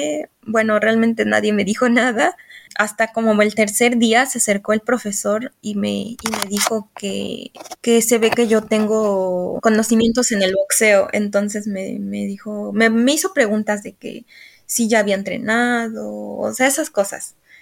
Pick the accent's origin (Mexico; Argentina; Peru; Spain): Mexico; now in Australia; soy la única mexicana aquí en Australia que ahorita está peleando